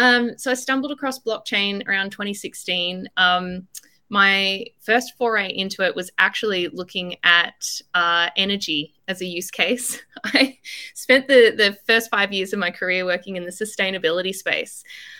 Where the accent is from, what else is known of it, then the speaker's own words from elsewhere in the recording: Australia; accent: Australian; moved away as an adult; now in Philippines; You can tell by my accent, I'm Aussie, but I have been living in the Philippines since 2018.